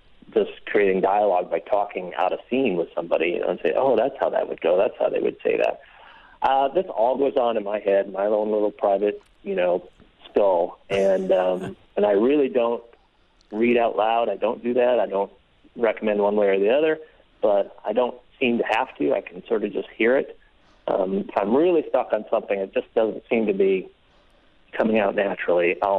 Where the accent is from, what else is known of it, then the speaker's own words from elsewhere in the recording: Iowa City, Iowa, United States; I grew up in Iowa City, next to the Iowa Writers Workshop, and went to my undergraduate here.